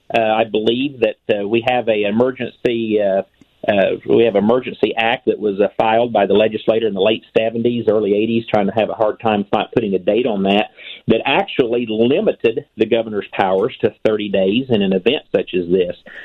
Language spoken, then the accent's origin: English; Louisville, Illinois, United States; Xenia is my home address, but Louisville, spelt like Louisville, is actually my hometown. That's where my office is at in the county seat for Clay County.